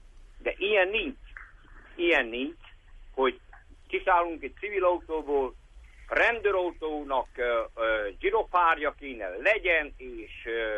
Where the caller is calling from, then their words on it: Odorheiu Secuiesc, Harghita, Romania; Székelyudvarhelyről vagyok